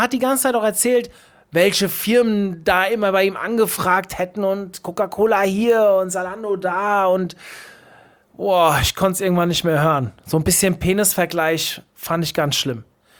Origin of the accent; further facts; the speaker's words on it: Hesse, Germany; ich bin ja aus Hessen